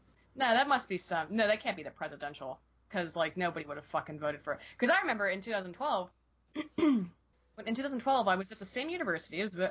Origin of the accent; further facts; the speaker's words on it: the South, United States; I don't know about the peanut thing. And I'm from the South. I didn't even know that.